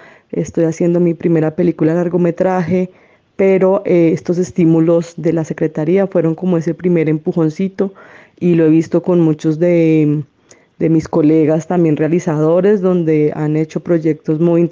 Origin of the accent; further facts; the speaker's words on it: Pereira, Risaralda, Colombia; Soy pereirana.